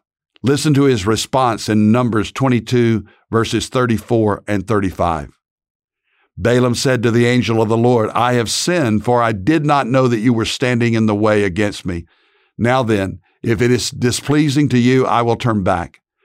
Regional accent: Dallas, Texas, United States; from Dallas, Texas.

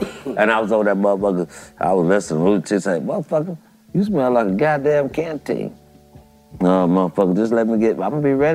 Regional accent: Gainesville, Florida, United States; You know, I'm a street dude. I'm from Gainesville, Florida.

